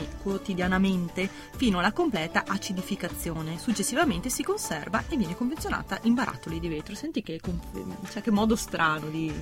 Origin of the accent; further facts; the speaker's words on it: Veneto, Italy; E poi c'è la ricotta veneta, e qua insomma sono contenta e orgogliosa che anche nella mia terra.